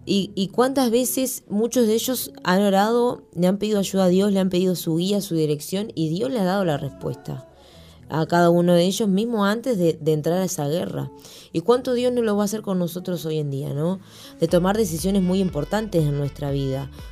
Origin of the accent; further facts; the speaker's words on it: Uruguay; born there; now in Montevideo, Uruguay; venir a Montevideo, a la capital, dejar el interior de dejar literalmente mi tierra donde yo nací, donde tengo toda mi familia